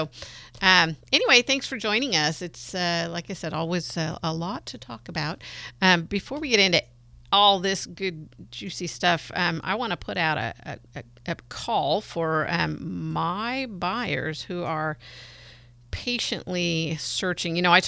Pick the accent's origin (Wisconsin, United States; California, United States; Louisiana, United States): California, United States; now in Santa Rosa, United States; I grew up in Marin County, but, you know, moved up to Sonoma County and into Santa Rosa in my 20s.